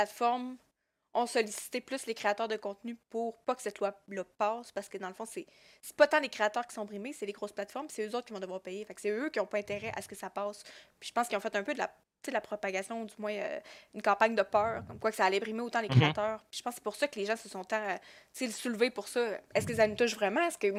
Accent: Quebec, Canada; même en tant que Québécois, même si la loi s'applique pas à nous directement

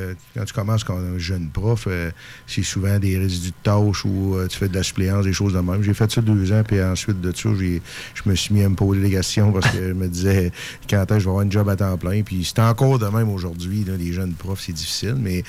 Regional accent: Charny, Quebec, Canada; Moi, j'ai joué au hockey mineur, je viens de Charny.

